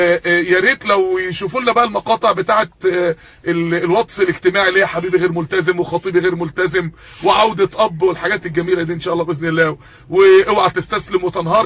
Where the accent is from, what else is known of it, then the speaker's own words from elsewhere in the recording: Mansoura, Dakahlia, Egypt; انا من المنصورة اصلا، انا من المنصورة حبيب قلبي